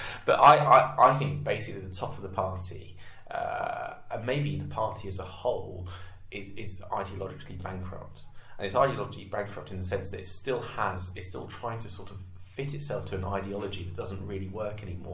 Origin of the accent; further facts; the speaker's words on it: East of England, United Kingdom; I grew up in Cambridgeshire, which is, you know, nice enough, not too far away from London.